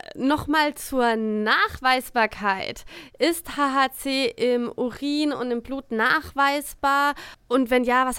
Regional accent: Frankfurt, Hesse, Germany; Ich bin Frankfurterin

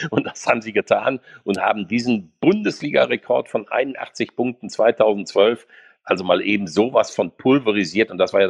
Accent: Werne, North Rhine-Westphalia, Germany; dass sie alle in Werne, in meiner Heimat geboren wurden, in unserer Heimat.

